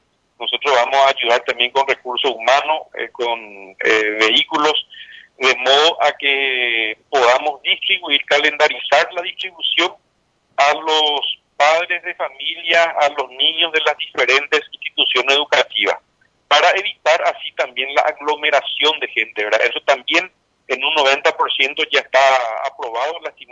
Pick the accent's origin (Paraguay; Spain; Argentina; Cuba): Paraguay; cuando nos fuimos como paraguayos a la guerra del Chaco